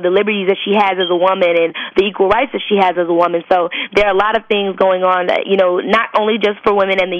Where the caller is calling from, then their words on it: California, United States; I'm calling from California.